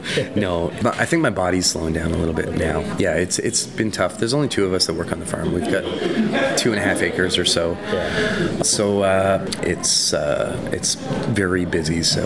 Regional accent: Ontario, Canada; I grew up in Ontario

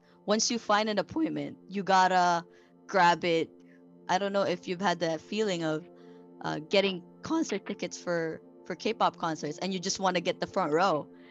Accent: Toronto, Ontario, Canada; I'm from Toronto, Ontario. I'm a student from York University

